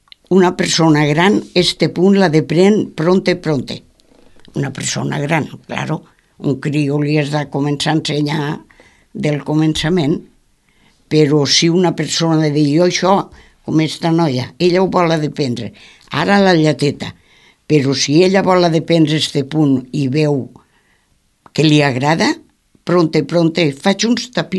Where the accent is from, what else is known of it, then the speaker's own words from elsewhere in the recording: Catalonia, Spain; Som catalans.